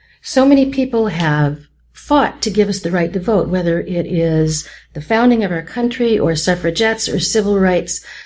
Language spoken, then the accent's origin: English; La Mesa, California, United States; I grew up in La Mesa. 4 generations of my family have lived in La Mesa.